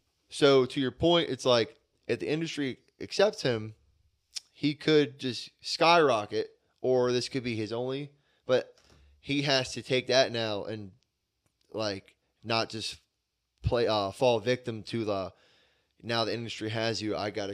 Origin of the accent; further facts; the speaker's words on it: Texas, United States; I'm from Texas